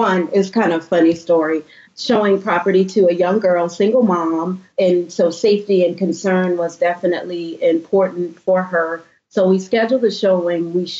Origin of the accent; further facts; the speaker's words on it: Charleston, South Carolina, United States; also born or lived in Virginia Beach, United States; Well, I'm from Charleston, South Carolina, is where I currently reside. Sort of part-time, grew up here. My dad was Navy, so I lived here between here and Virginia Beach, Virginia.